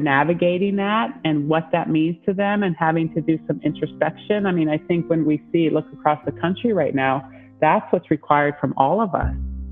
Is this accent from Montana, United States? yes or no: yes; Montana, United States; I would say like my story takes me from Head Start to Harvard, from growing up on the Blackfeet Reservation to becoming a national education leader.